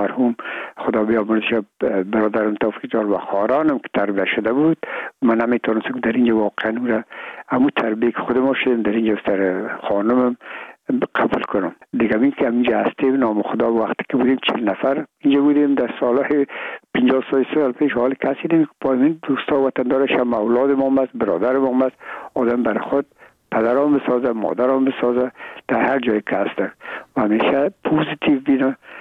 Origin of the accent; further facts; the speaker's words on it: Afghanistan; ما افغان هستیم